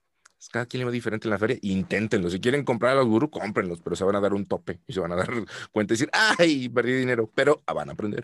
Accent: Aguascalientes, Mexico; Y llego a la Ciudad de México, porque de donde soy, de la ciudad de Aguascalientes, están a 8 horas en bus. Entonces sí está lejos.

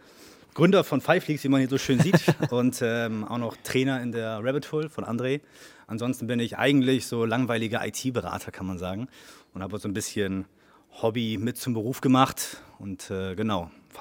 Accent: Oldenburg, Lower Saxony, Germany; Bin dann wieder nach Oldenburg gezogen, bin als Oldenburger und deswegen Heimat hat dann doch wieder einen herangezogen.

